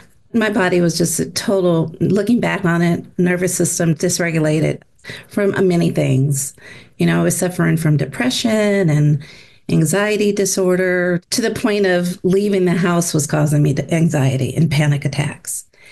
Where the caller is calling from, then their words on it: Palmdale, California, United States; I am coming from Southern California. It's a town north of LA called Palmdale, California.